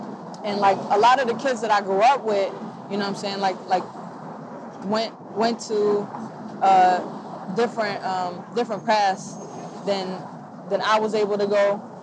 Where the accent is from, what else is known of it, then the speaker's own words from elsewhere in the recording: Ann Arbor, Michigan, United States; Man, growing up in Ann Arbor, like, you know, you saw a lot of people who were, like, older